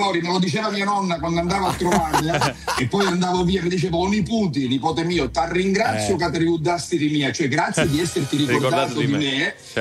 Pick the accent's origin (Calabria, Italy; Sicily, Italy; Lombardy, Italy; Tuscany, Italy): Sicily, Italy; Catania; lo dico da catanese, ma anche da persona che ha sempre vissuto qui e che continua a farlo